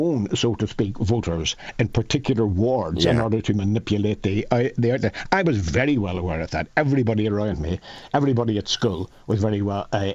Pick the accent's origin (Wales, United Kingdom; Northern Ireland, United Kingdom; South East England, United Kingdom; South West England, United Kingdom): Northern Ireland, United Kingdom; Derry; I come from Russell Street, which is right in the heart of the Bogside